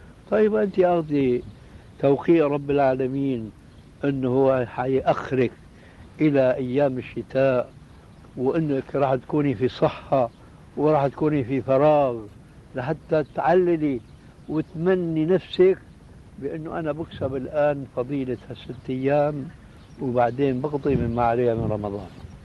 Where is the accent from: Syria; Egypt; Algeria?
Syria; وأنا ماني كما يقولوا عندنا في الشام حشوة الكبة هي